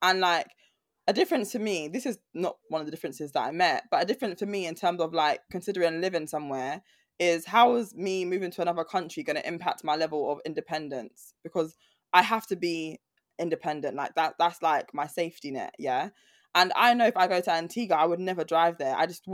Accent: United Kingdom; there's so much about being Black British that I think is truly special and truly magical. Like, it's a melting pot for so many different cultures that it feels like a luxury compared to, like, living, if I had grown up somewhere else.

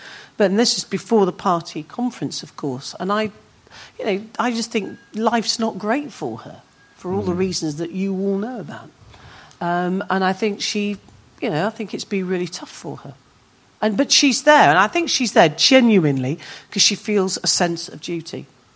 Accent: England, United Kingdom; And I won it as an English Tory.

